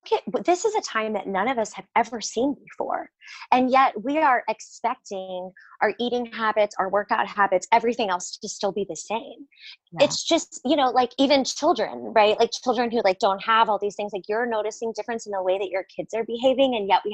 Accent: Missouri, United States; But I grew up in a small town in Missouri, like south of St. Louis.

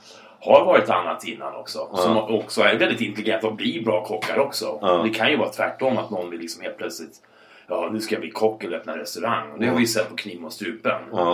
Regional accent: United States; now in Sweden; jag är uppvuxen i USA. Jag berättade det innan och jag vet inte om vi vet det här, men hej, jag har bott i USA till en viss del som ungdom och tonåring

